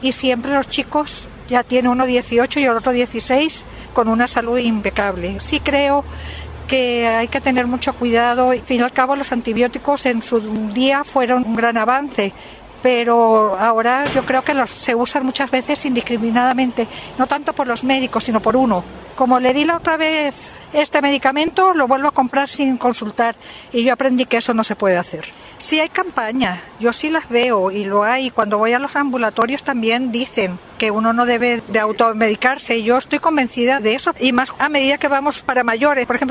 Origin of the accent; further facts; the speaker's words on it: Venezuela; now in Spain; concretamente yo nací en Venezuela y allí me crié